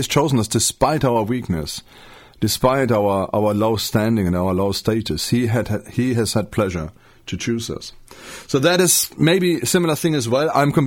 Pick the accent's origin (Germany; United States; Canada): Germany; North Rhine-Westphalia; I know there's one place in Münster. This is near my hometown in Germany.